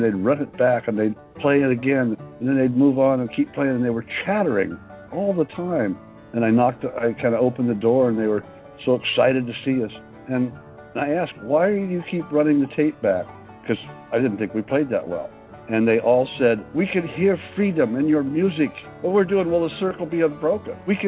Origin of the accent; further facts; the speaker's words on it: California, United States; I grew up in Orange County, California, home of the John Birch Society.